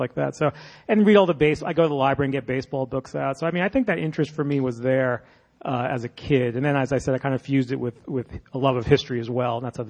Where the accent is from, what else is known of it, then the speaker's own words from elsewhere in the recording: New England, United States; I grew up in New England, a Boston Red Sox fan, and I'm still a Red Sox fan.